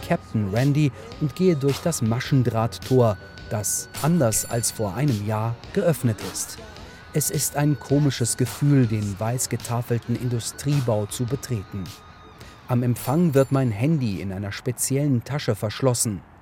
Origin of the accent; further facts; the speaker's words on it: Würzburg, Bavaria, Germany; Ein Tourplakat von 1990 für ein … Konzert in Würzburg, meiner Heimatstadt.